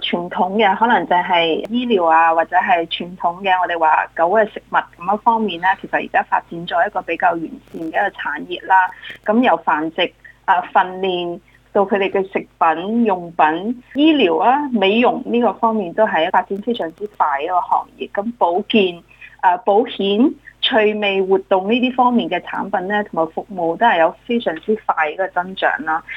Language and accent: Cantonese; Australia; 代表咗我哋澳洲人咧，其实喺家庭开支方面咧